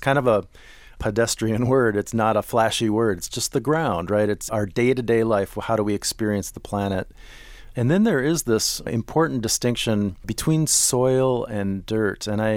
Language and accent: English; Minneapolis, Minnesota, United States; born or raised there